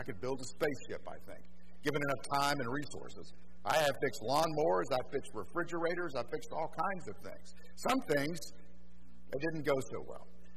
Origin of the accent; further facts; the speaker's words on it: Miami, Florida, United States; born there; I was born in Miami and I'm heading to retirement, moving in that direction, one day death.